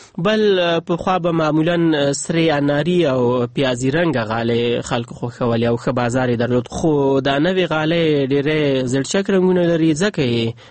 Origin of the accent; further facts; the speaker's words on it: Andkhoy, Faryab, Afghanistan; زه د فاریاب اوسیدونکی یم.